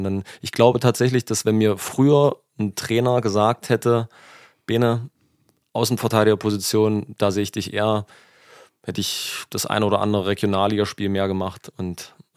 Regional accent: Struth, Germany; Ich erinnere mich an ein Spiel, damals noch Kleinfeld, als Kind in Struth.

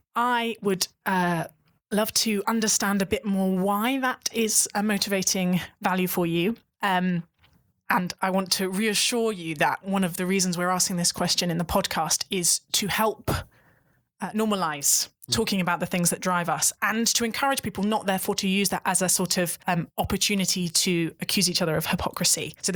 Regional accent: United Kingdom; also emotionally awkward as a British person to be sincere and honest about the things that we hold sacred, because our wonderful national trait of irony

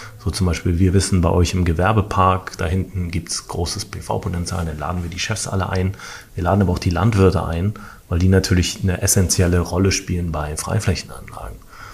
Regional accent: Mecklenburg-Vorpommern, Germany; als Mecklenburger ist es halt ein anderes Thema, weil du bist das irgendwie gewohnt.

